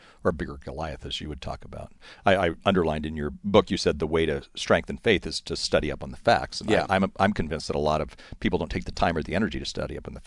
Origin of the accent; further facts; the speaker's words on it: California, United States; I grew up here in Orange County, so it was some guys from my baseball team who we all got back together